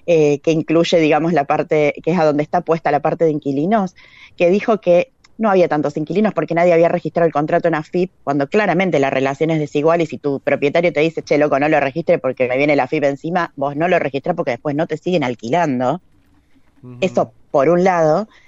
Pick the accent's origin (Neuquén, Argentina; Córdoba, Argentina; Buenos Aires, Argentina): Córdoba, Argentina; soy cordobesa, viví mucho tiempo en la ciudad de Córdoba